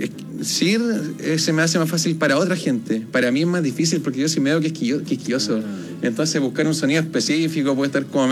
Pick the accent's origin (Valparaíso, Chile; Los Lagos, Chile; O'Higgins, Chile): O'Higgins, Chile; Machalí; also born or lived in Rancagua; yo soy de la sexta región, de Machalí.